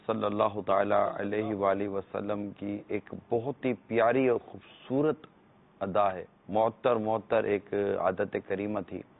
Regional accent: Pakistan; میں پاکستانی ہوں

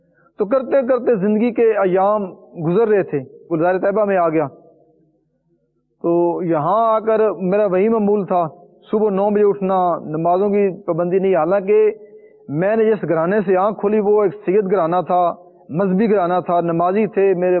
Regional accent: Hafizabad, Punjab, Pakistan; میرا تعلق حافظ آباد شہر سے ہے، ساتھ ایک گاؤں کا میں رہنے والا ہوں.

